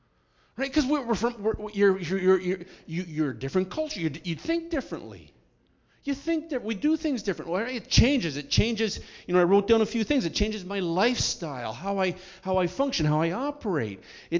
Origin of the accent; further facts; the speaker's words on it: Canada; We don't get it. Why? We're Canadian. We don't get that. We're peacemakers, right?